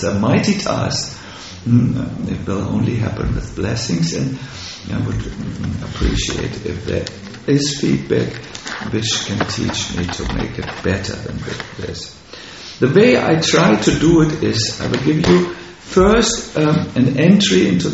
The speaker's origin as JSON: {"language": "English", "country": "Switzerland", "said": "I'm from Switzerland. We do such things still in Switzerland."}